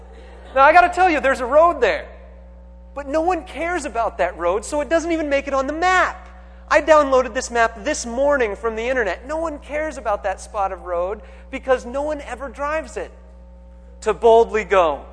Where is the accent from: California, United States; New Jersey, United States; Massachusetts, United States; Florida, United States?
California, United States; Victorville; Or I'm from Victorville and Apple Valley and Hesperia, this little area in here.